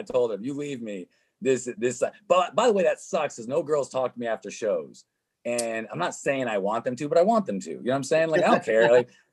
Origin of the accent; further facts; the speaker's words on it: New York, United States; now in Seattle, United States; I moved to Seattle from New York. Where, I mean, bro, I was speaking so brashly coming from upstate New York and I got the Seattle filter